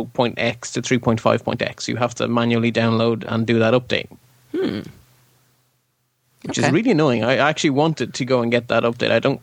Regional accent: Ireland; It's like, oh, I'm Irish. I do modesty. I hate compliments.

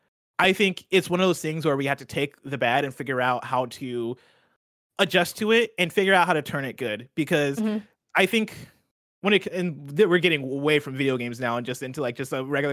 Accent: Illinois, United States; I had flown back to my hometown back in central Illinois

